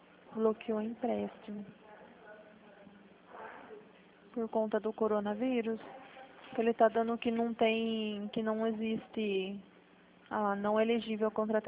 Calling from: Limeira, São Paulo, Brazil; A gente fala de Limeira.

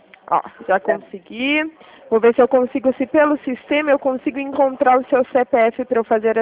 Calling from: Limeira, São Paulo, Brazil; Eu falo da cidade de Limeira.

